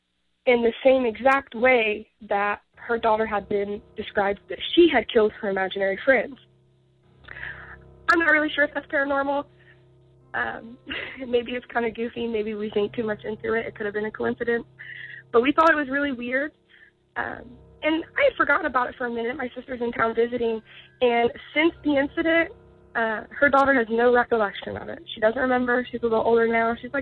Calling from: Indiana, United States; I'm from Indiana.

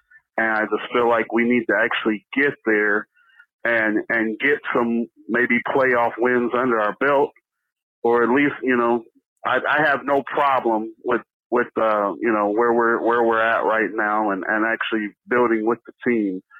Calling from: Springfield, Illinois, United States; I'm calling from Springfield, Illinois

